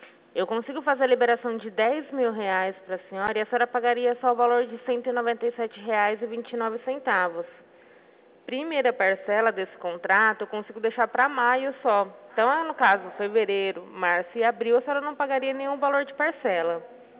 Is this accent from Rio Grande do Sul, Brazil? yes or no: no; Araçatuba, São Paulo, Brazil; Eu sou de Araçatuba